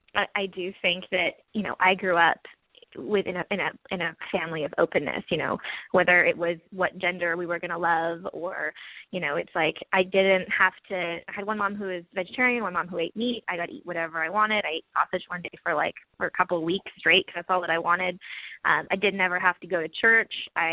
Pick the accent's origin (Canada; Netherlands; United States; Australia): Canada; Sherwood Park, Alberta; I'm like a closet Sherwood Parkian. Like, I'm like always like ashamed of here. I grew up in Sherwood Park.